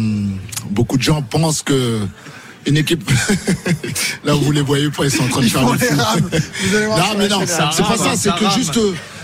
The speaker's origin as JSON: {"language": "French", "country": "Senegal", "said": "Je vais parler plus du Sénégal parce que je suis sénégalais."}